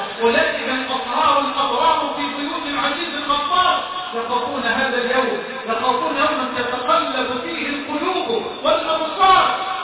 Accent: Egypt; بلدنا مصر

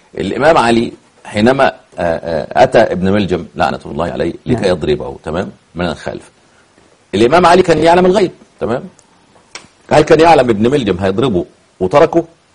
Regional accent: Upper Egypt, Egypt; العائلات عندنا في الصعيد.

